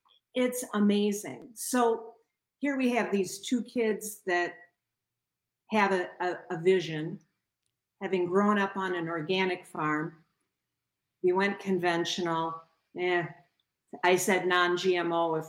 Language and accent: English; Madison, Wisconsin, United States; now in Baraboo, United States; I grew up in Madison, so I am not a farm kid. Met this wonderful guy at UW-Madison, and he was a farm kid. We ended up in Baraboo thanks to his job